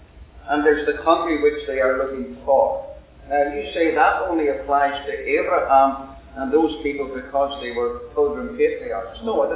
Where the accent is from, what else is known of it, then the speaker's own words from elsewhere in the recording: Ireland; now in Canada; because I came from Ireland to be temporarily in Canada